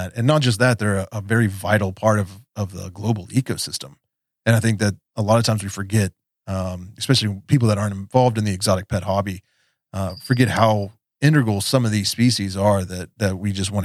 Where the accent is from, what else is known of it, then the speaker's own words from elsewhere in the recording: West Virginia, United States; I was a punk rock kid growing up in West Virginia